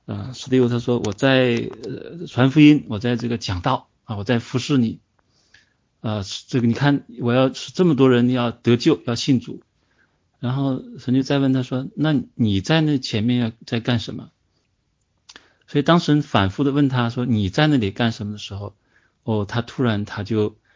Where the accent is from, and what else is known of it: China